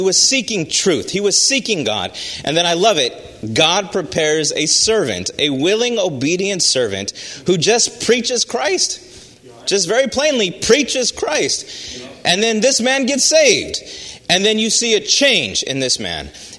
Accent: Navajo Nation, United States; I'm American, and I'm thankful for that. I'm very thankful for that. All right. And so the way I describe it, my father, he is half black, half Mexican. And then my mother, she is Navajo. So I grew up on the Navajo reservation.

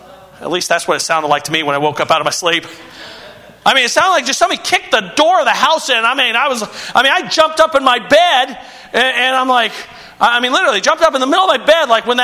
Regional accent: Kansas, United States; I grew up in Kansas. We don't lock our doors in Kansas.

